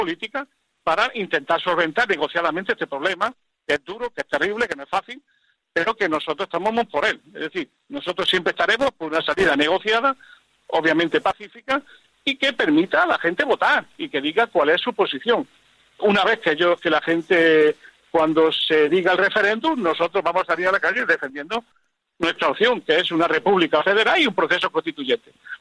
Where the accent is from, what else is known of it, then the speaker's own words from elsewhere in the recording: Spain; 67 años. Es decir, que estamos en una situación muy complicada para nosotros, que soy un hombre de izquierda, que soy un demócrata y que soy un patriota español